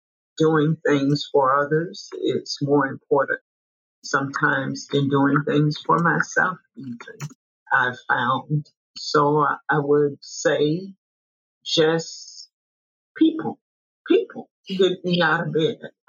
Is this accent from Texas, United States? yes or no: no; St. Petersburg, Florida, United States; I was born and raised in St. Petersburg. I went to the local high schools. And so I've been in this city, well, about 63 years.